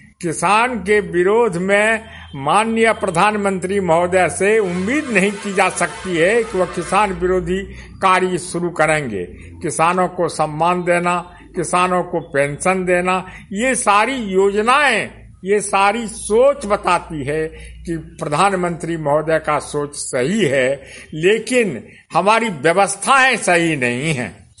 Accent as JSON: {"language": "Hindi", "town": "Ekasi Tola", "region": "Bihar", "country": "India", "said": "ग्राम एकासी टोला, प्रखंड बरियारपुर, जिला मुंगेर, बिहार का रहने वाला हूं।"}